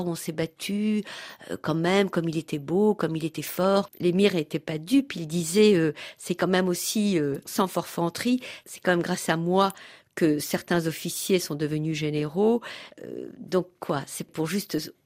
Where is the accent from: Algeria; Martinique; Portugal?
Algeria; now in France; je suis née dans l'Algérie coloniale, que j'ai grandi dans l'Algérie indépendante et que je suis en France depuis plusieurs années maintenant et que je suis une femme des deux mondes.